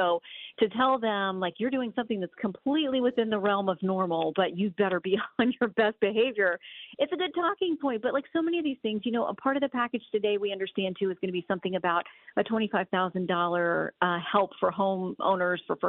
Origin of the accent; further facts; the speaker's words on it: Florida, United States; I mean, I'm very familiar with this growing up in Florida.